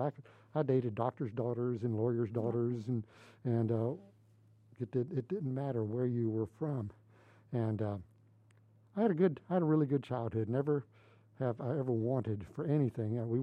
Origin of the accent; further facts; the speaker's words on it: Port Arthur, Texas, United States; Well, I grew up in Port Arthur, Texas. That's southeast Texas, just on the Texas-Louisiana border.